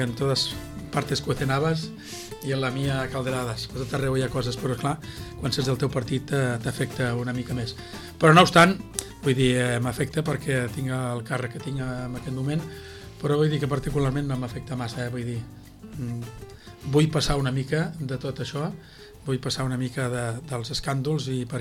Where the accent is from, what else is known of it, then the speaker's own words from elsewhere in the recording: Sitges, Catalonia, Spain; I bueno, i llavors em preocupa més el meu poble que no pas tot l'altre, no?